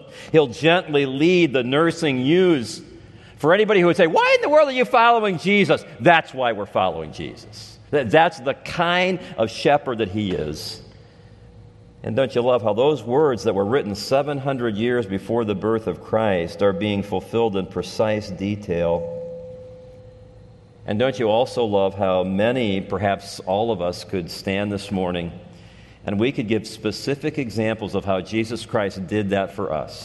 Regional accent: Gary, Indiana, United States; Now, I grew up in Gary.

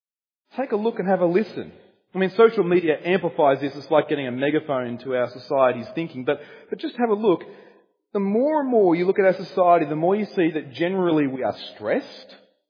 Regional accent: Australia; one of the big things we take pride in our society in being Australian is that we're very supposed to be laid back

